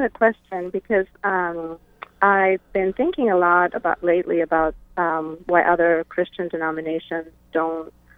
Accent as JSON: {"language": "English", "country": "Romania", "tie": "born there", "first_language": "Romanian", "second_language": "English", "said": "I was born in Romania, so I speak Romanian"}